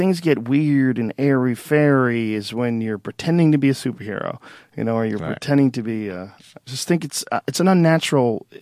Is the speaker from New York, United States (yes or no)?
no; Boston, Massachusetts, United States; Well, I grew up in Boston and I used to do comedy at the Montreal Comedy Festival every year.